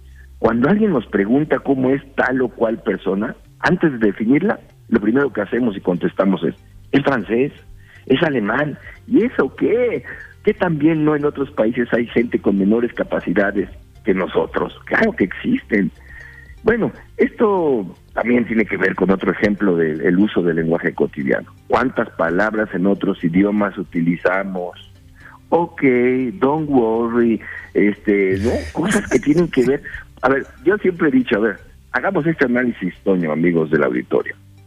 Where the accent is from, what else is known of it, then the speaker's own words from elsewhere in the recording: Mexico; si no nos movemos en la dirección correcta como mexicanos